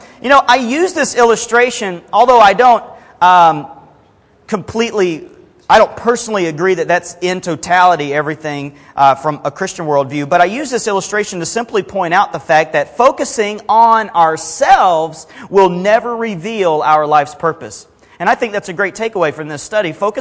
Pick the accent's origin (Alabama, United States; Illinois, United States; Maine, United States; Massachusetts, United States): Alabama, United States; I grew up in Mobile Bay, and so I had a boat before I had a car and all this stuff.